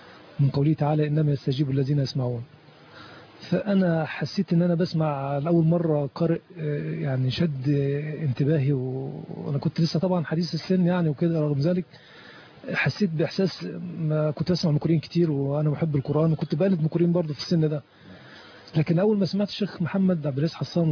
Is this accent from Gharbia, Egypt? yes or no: yes; Gharbia, Egypt; كان دول اعلى اثنين مكرمين في المنطقة مشهورين عندنا في الغربية يعني